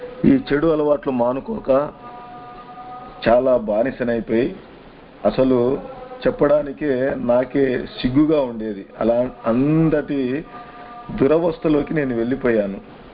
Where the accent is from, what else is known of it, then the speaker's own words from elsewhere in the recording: Gollapalle, Andhra Pradesh, India; సరే, మా యొక్క సొంత గ్రామము మా నాన్నది గొల్లపల్లె, త్రిప్రాంతకం మండలం. అదే మండలంలోనే మా అమ్మది ఎలంపల్లి, అంటే పక్కన పక్కన గ్రామాలే.